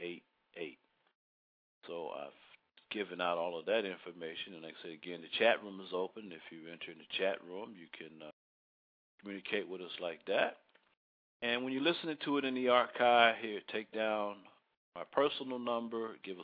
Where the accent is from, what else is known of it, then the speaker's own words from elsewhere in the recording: Baltimore, Maryland, United States; I went over to a restaurant in my hometown, Baltimore, Maryland.